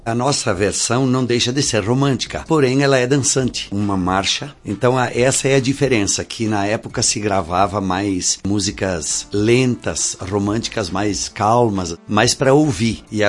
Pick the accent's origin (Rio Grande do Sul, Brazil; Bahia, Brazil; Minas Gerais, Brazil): Rio Grande do Sul, Brazil; Marau; Eu moro aqui, sou de Marau, né?